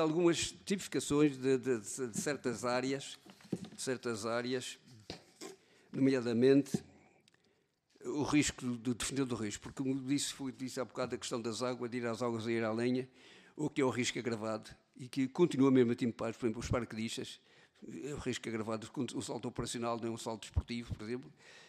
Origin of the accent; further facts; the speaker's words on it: Portugal; Mas somos portugueses, estamos aqui e agora